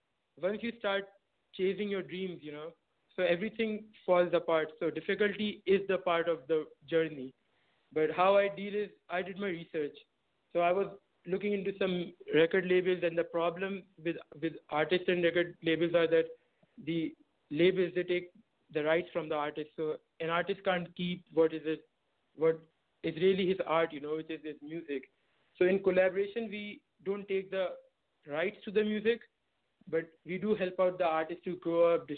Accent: Pakistan; now in United States; me racially, I'm a Pakistani. I was born in the States, but raised by Pakistani parents in Pakistan.

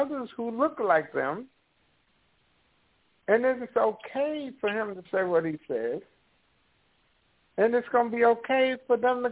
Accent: United States; growing up in America, being a member of a cult race, if they want to call it

